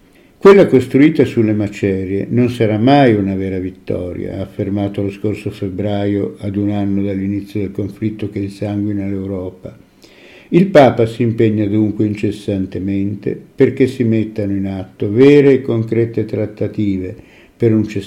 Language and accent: Italian; Rome, Lazio, Italy; born there; Io sono nato a Roma